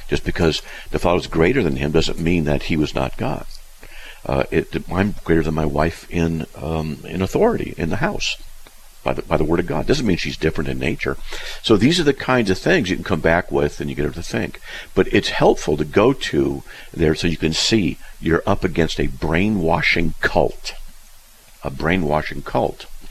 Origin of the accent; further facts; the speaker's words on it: California, United States; Yeah, I don't mind driving either, because I'm from Southern California.